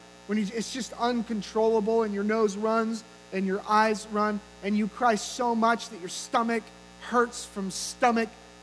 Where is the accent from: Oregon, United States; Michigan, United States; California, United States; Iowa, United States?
California, United States; Redding; in my hometown of Redding and many of the other areas around California